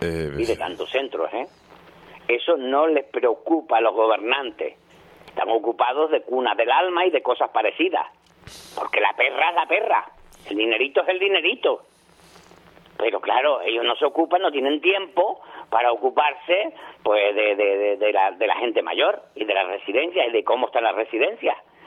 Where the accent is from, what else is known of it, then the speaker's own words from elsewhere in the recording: Cuba; now in Spain; Y yo soy de Cuba, sí.